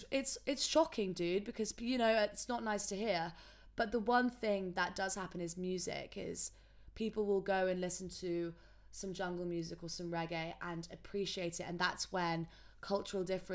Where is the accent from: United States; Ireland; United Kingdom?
United Kingdom; England; because I'm from England.